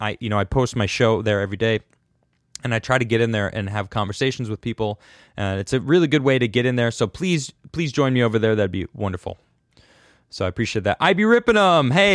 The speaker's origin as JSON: {"language": "English", "town": "Chicago", "region": "Illinois", "country": "United States", "said": "I'm from Chicago, and the Bears, Green Bay Packers, long whatever rivalry."}